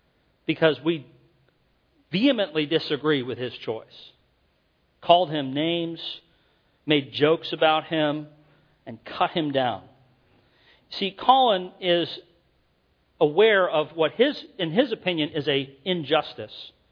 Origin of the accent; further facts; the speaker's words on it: United States; Now, I'll be perfectly honest with you, as an American, that turns my stomach.